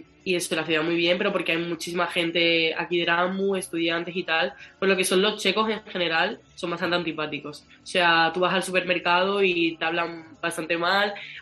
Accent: Spain; a lo mejor no son como los españoles, que somos súper abiertos

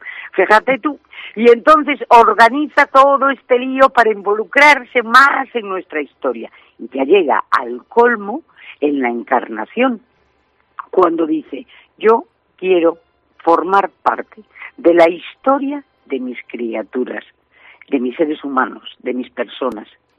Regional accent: Ferrol, Galicia, Spain; also born or lived in Madrid; yo nací en Madrid, porque como digo yo soy una ferrolana, nací en Madrid, porque mira, Ana de mi corazón, los ferrolanos nacemos en donde nos da la gana.

